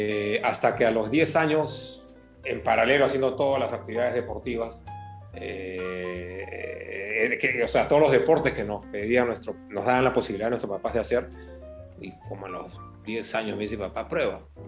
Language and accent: Spanish; Peru; vengo de Perú, estoy en tal ciudad y me voy a quedar 3 meses en invierno